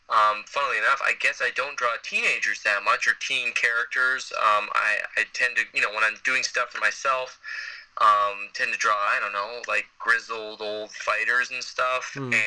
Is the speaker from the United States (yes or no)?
no; Canada; as a Canadian, has to be Snowguard